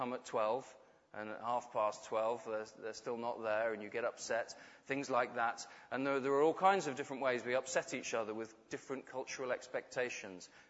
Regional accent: United Kingdom; as a Brit with a passport and ease of travel

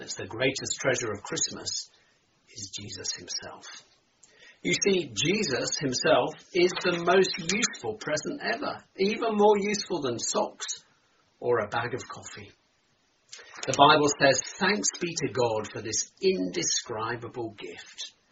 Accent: West Midlands, United Kingdom; Now, I grew up in Herefordshire, which doesn't have many towns, but it does have lots of farms.

